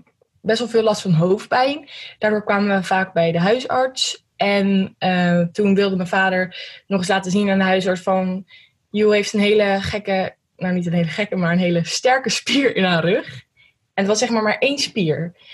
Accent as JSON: {"language": "Dutch", "town": "Gouda", "region": "South Holland", "country": "Netherlands", "said": "ik ben 18 jaar en ik kom uit Gouda."}